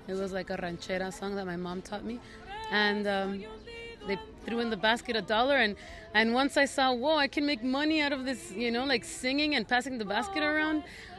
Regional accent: Los Angeles, California, United States; I grew up on Olvera Street, and this is like the base of where I learned my singing trade.

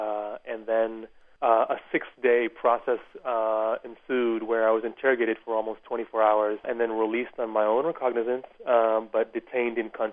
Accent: United States; I'm an American citizen sort of raised in this country

